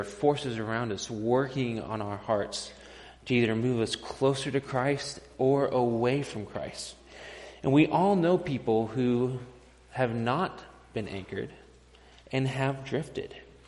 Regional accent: Texas, United States; now in Montana, United States; most of you will remember that I'm not originally from Montana. I'm from Texas.

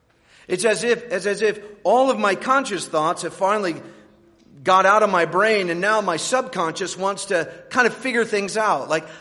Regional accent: United States; I know as an American that I've grown up in a world that accepts a certain level of ridiculous stress as normal.

